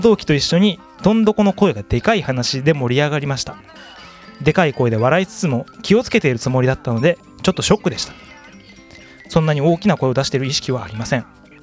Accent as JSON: {"language": "Japanese", "region": "Tochigi", "country": "Japan", "tie": "born or raised there", "also_born_or_lived": "Tokyo", "said": "江戸で生まれて栃木の中を4回引っ越してる。"}